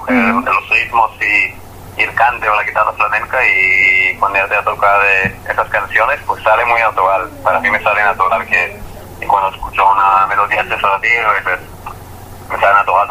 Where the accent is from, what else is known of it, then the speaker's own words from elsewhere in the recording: Israel; Spanish is a second language; moved away as an adult; now in Barcelona, Spain; Yo soy de Israel. Y vale, hace más o menos 5 o 6 meses me he mudado a Barcelona.